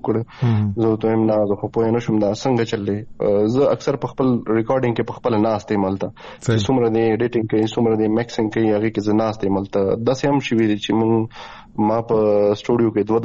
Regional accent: Saber Abad, Khyber Pakhtunkhwa, Pakistan; زمونږ کرک ډیسټریکټ کې خپل کلی چې دی زمونږ د کلی نوم دی صابر آباد. په کټه کې ورته وایي سواترا. نو سواترې کې دننه کلی دی صابر آباد. زه د صابر آباد دغه مین سټی یم کم خاص چې دی زه په هغه کې پاتې کېږم.

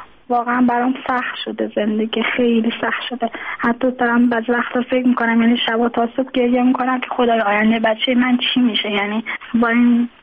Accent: Tehran, Tehran Province, Iran; born there; now in Mashhad, Iran; من خودم متولد تهرانم، اینجا به دلیل ازدواج کردم اومدم اینجا، حالا موندگار شدم دیگه توان بازگشت نداشتم. اینجا مثلا مذهبیه

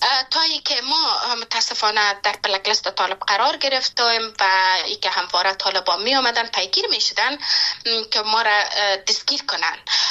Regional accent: Panjshir, Afghanistan; born there; نتانستم که به پنجشیر برم و جایی که من زادگاهم است

